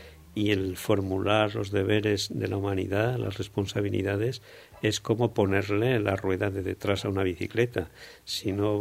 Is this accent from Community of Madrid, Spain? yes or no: no; Valencia, Valencian Community, Spain; nosotros como valencianos comprometidos, puesto que este documento nació aquí en nuestra ciudad